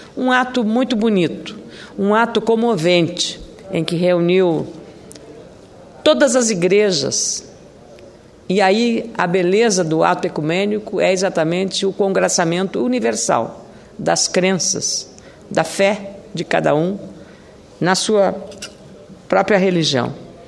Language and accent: Portuguese; Rio Grande do Sul, Brazil; E eu queria, então, como uma senadora independente aqui, e como gaúcha